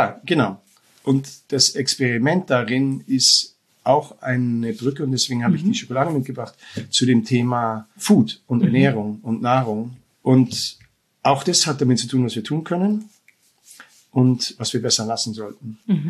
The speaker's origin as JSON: {"language": "German", "town": "Munich", "region": "Bavaria", "country": "Germany", "said": "ich bin ursprünglich aus München."}